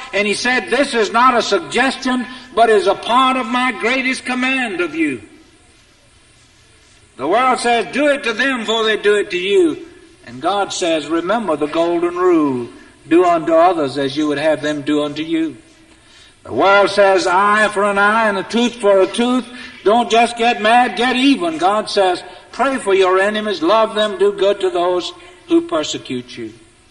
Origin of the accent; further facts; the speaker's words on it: Workman's Crossroad, South Carolina, United States; now in Atlanta, United States; I came from Workman's Crossroad, just north of Puddin' Swamp, south of New Zion. And the major metropolitan area is King Street.